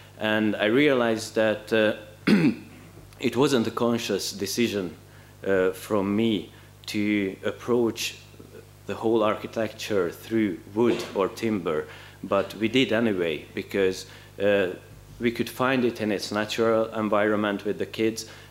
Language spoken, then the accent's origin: English; Hungary; English is a second language; moved away; I'm coming from Hungary